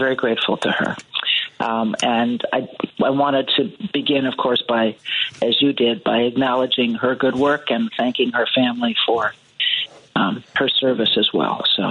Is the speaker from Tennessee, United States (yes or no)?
no; Minnesota, United States; born there; I was born in Ramsey County, Minnesota.